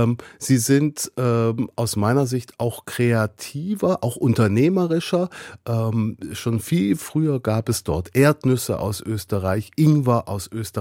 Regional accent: Belgium; Oh, ich bin ja Belgier.

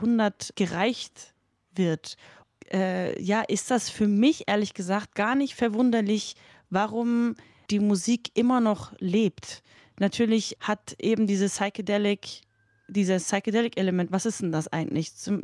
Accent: Hamburg, Germany; in meiner Heimatstadt Hamburg

